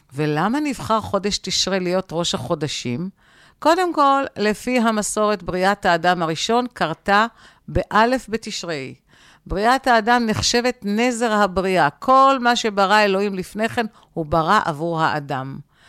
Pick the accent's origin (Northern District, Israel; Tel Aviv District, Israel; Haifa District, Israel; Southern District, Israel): Tel Aviv District, Israel; Givatayim; אני גדלתי בגבעתיים.